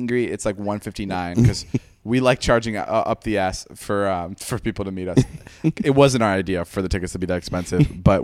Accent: Chicago, Illinois, United States; Chicago's my hometown, and I'm really excited for that.

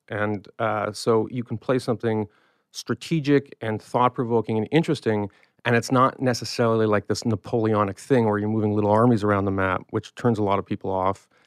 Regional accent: Canada; I'm a Canadian, yeah.

